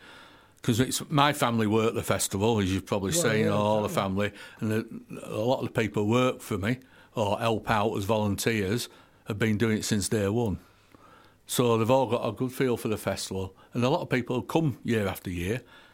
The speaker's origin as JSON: {"language": "English", "town": "Bradford", "region": "Yorkshire and the Humber", "country": "United Kingdom", "tie": "born or raised there", "said": "I've got a lot of friends in Bradford because I was born and bred in Bradford."}